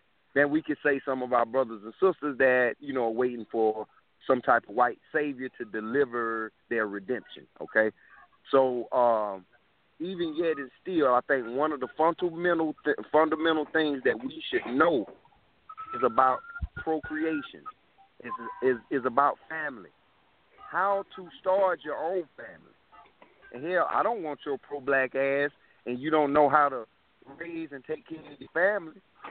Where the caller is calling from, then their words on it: South Carolina, United States; I'm calling from South Carolina.